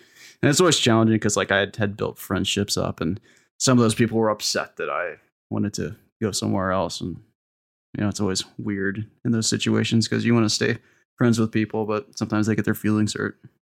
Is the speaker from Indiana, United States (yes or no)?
yes; Indiana, United States; born there; I was born in Indiana. My family lives in Illinois.